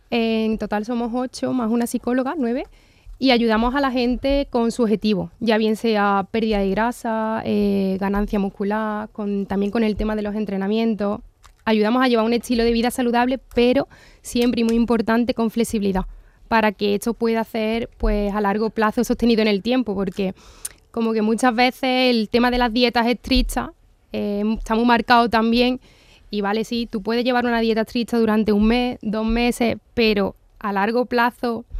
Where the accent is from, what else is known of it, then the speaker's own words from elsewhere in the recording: Algodonales, Andalusia, Spain; Vivo allí, soy de Algodonales, de un pueblo de la Sierra de Cádiz.